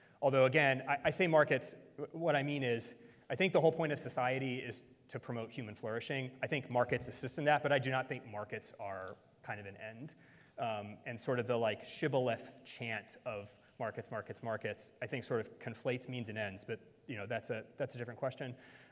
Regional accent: Appalachia, United States; I'm an Appalachian, I'm a fighting Scots-Irish

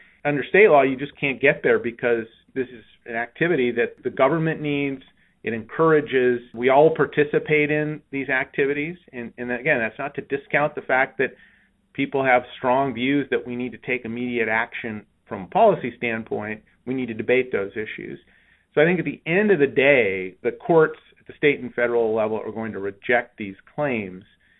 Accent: California, United States; California, my home state where I am right now

